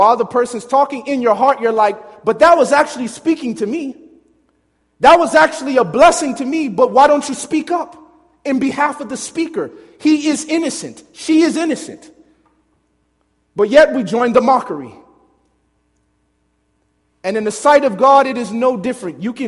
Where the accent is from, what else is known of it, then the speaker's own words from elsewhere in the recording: Chicago, Illinois, United States; And I'm saying that as an inner city person. I grew up in Chicago. I used to be in the gang.